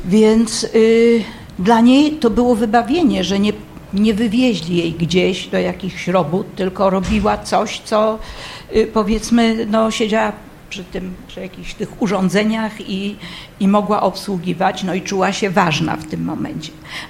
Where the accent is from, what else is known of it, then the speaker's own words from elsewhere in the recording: Elbląg, Warmian-Masurian Voivodeship, Poland; born there; ja się urodziłam w Elblągu w 50 roku.